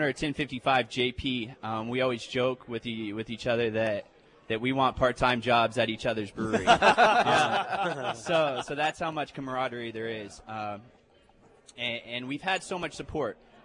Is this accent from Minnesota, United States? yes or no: no; Seattle, Washington, United States; I grew up in Seattle, so craft beer, I mean, the small town I grew up in had three craft breweries, and there's 14,000 people in it.